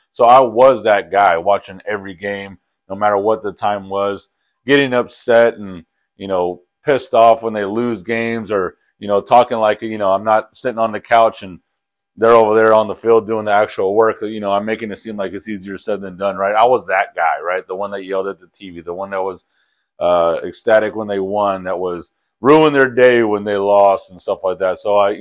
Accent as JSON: {"language": "English", "region": "Texas", "country": "United States", "said": "the Texas Rangers, again, I'm from Texas, so the Texas Rangers had an outstanding season."}